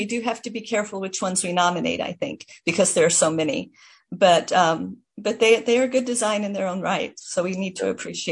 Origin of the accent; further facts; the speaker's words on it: Kailua, Hawaii, United States; When I was growing up in Kailua, the building was all gray